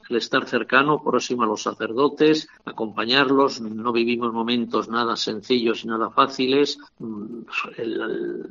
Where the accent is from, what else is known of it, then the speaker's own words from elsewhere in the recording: Montemayor, Castile and León, Spain; O sea que la vinculación al pueblo es una vinculación muy estrecha y seguirá siendo muy estrecha. No dejo de ser uno más de Montemayor.